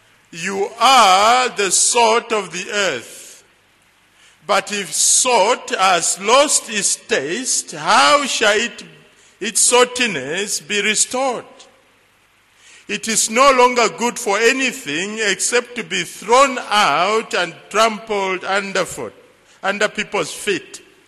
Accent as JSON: {"language": "English", "region": "North India", "country": "India", "said": "I'm also from India. So today you are, I think, hearing from India. In the morning, the man that spoke was from South India. I am from North India."}